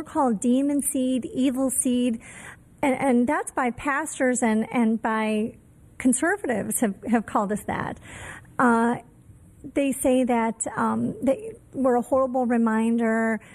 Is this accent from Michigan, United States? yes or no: yes; Michigan, United States; I'm from Michigan where we've never had a rape exception.